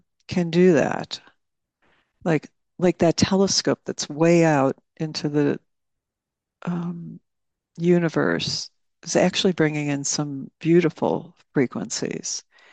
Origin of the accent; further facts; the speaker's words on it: United States; they heard me being an American, they like all hugged me and congratulated me personally for the moon landing